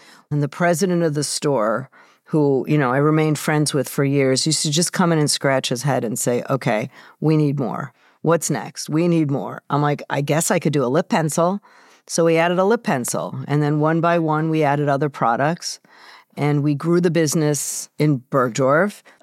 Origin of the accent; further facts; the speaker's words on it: Chicago, Illinois, United States; I'd never heard of her or the show, but I'm from Chicago. So I flew in to see my family and be on the show.